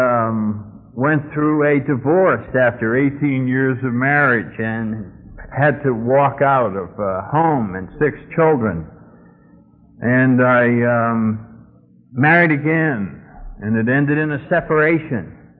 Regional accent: New England, United States; I come from New England. I was brought up a Catholic

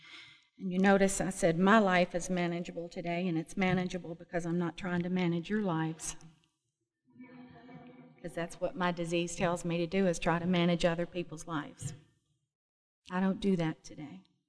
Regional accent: Nashville, Tennessee, United States; I'm from Nashville, Tennessee, and I was raised in Nashville, Tennessee.

